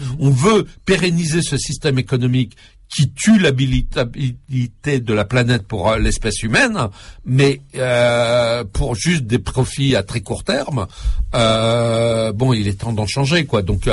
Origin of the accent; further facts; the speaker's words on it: Paris, Île-de-France, France; Alors moi, je suis parisien, j'ai pas ce problème, mais moi, j'ai une maison de campagne